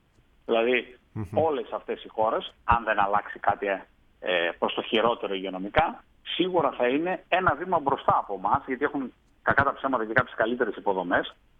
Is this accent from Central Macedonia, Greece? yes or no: yes; Central Macedonia, Greece; Ευχαριστώ για τα καλά σας λόγια για τον τόπο μου